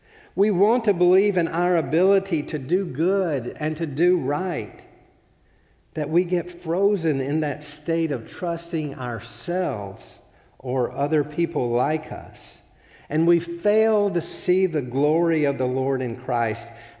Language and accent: English; Alabama, United States; freedom from racial prejudice that was planted in me growing up in South Alabama